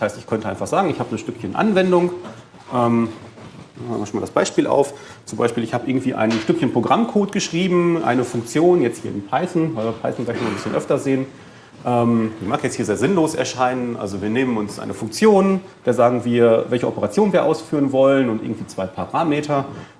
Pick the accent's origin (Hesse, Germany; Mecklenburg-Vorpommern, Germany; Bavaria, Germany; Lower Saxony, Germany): Lower Saxony, Germany; Braunschweig; wenn ich nachher im Zug sitze und fahre zurück nach Braunschweig, von wo ich herkomme